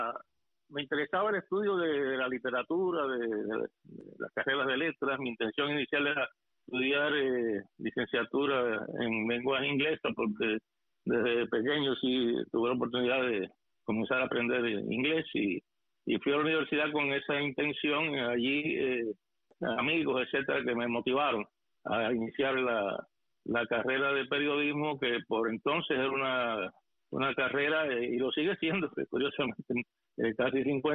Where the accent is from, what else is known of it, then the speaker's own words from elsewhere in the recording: Nuevitas, Camagüey, Cuba; nací en el año 1945, el año que terminó la Segunda Guerra Mundial. Como mencionaste, nací en Camagüey. Crecí en Nuevita, donde vivía mi familia.